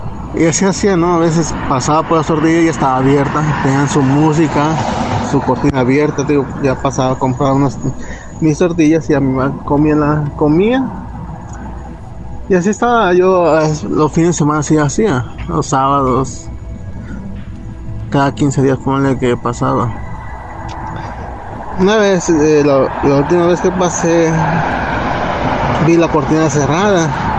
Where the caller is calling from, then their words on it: Las Vegas, Nevada, United States; de Las Vegas, ¿cómo están?